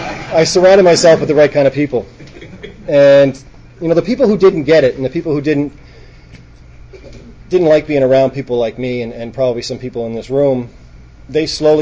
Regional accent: Halifax, Nova Scotia, Canada; I was born and raised in Halifax.

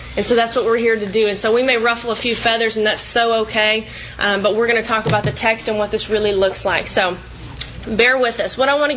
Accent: Austin, Texas, United States; I'm from Austin, Texas

